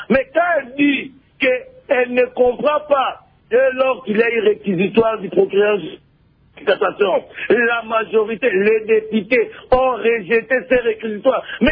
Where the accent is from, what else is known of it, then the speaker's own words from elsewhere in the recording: Kongo Central, DR Congo; Chez nous, au Congo central, les Bakongo